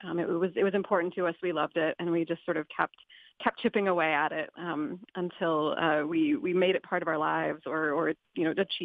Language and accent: English; Michigan, United States; also born or lived in Arizona; I grew up in Michigan, but had been living in Arizona, and then I got the call that I got a job here at Grand Valley State University, and moved here to Grand Rapids